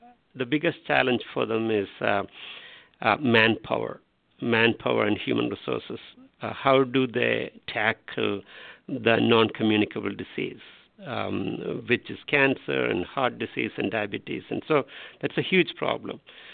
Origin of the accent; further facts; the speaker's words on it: India; As I said, I'm from India, so which is what we call as a transition economy.